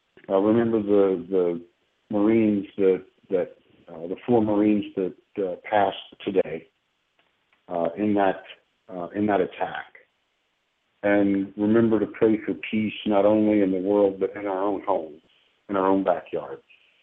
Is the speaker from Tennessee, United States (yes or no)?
yes; Chattanooga, Tennessee, United States; And I grew up in Chattanooga.